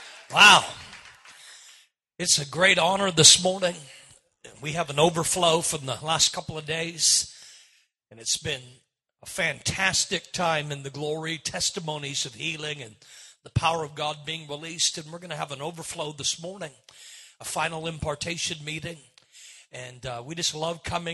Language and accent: English; Canada; I am Canadian, and so I love Canada